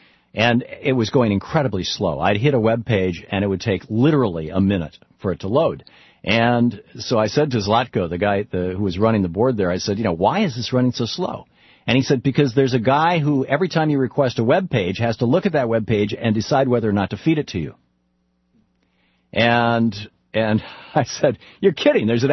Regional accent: Michigan, United States; I grew up in Michigan, which is, you know, covered with farms

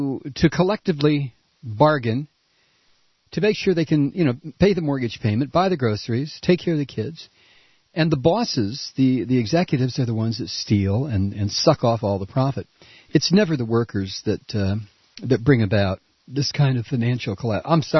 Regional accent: Toledo, Ohio, United States; I grew up in Toledo, Ohio, which was a county at the time of 400,000 people back in the day when I was a kid

